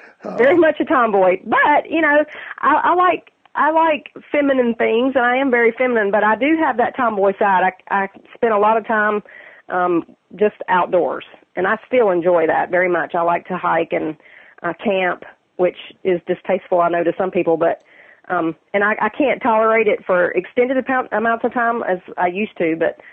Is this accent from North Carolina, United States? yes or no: yes; North Carolina, United States; But I grew up in North Carolina. We moved quite a bit because my dad was in the service. And we settled, though, pretty much there. That was our home base.